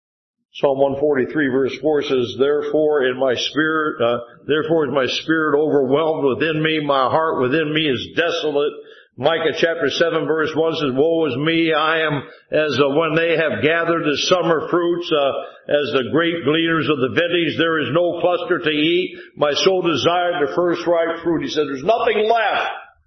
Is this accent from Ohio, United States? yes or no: yes; Ohio, United States; I grew up in Northeast Ohio and boy, I hurt and offended a lot of people before I was saved by the grace of God.